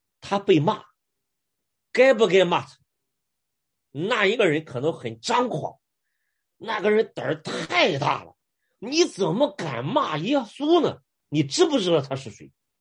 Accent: China; 我们中国人

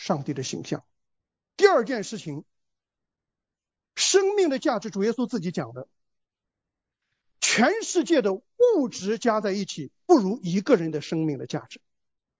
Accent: China; 所以我们中国人穆斯林都歌颂一件事儿，就是英雄主义啊

